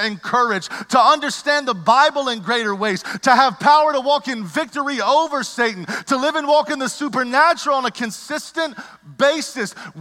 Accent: the South, United States; Okay, I grew up in the South.

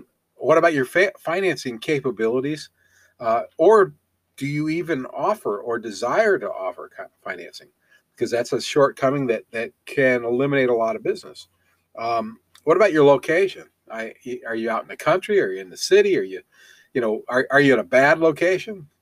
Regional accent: Ohio, United States; I'm also from Ohio, so I've got a lot of interest in how this comes out

